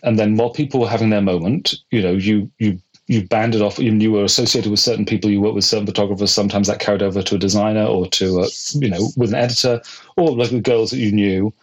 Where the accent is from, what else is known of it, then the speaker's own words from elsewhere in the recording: Bristol, South West England, United Kingdom; also born or lived in London; And then from my hometown in Bristol in the west of England, that was probably the main part of my clubbing